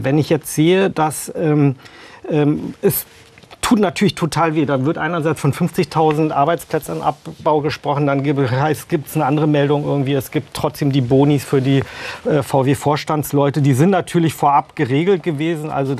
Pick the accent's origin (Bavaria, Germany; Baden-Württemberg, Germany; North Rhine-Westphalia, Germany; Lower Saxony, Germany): Lower Saxony, Germany; Wolfsburg; Aber jetzt als gebürtiger Wolfsburger, der in diesen Tagen tatsächlich auch ein bisschen um meine eigene Heimatstadt bibbert.